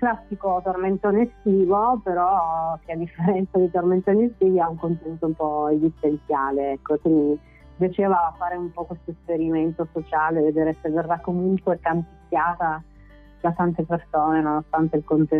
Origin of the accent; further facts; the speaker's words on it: Turin, Piedmont, Italy; born there; sono arrivati a Torino negli anni 60, molto giovani, molto piccoli anche. E quindi io sono nata a Torino, ma ho queste origini del sud.